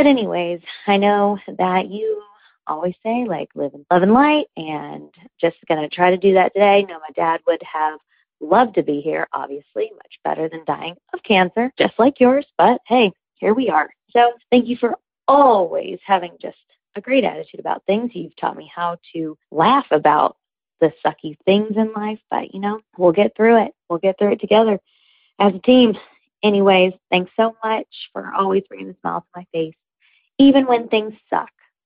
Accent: Birmingham, Alabama, United States; now in Miami, United States; I'm from Birmingham, Alabama. Living in Miami, Florida.

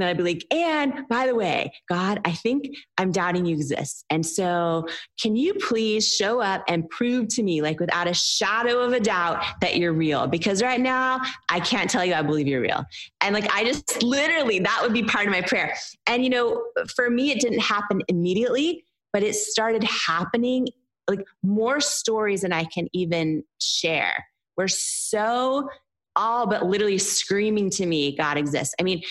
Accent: Seattle, Washington, United States; the families I was raised in the Seattle area, they never went to therapy or counselors, nothing.

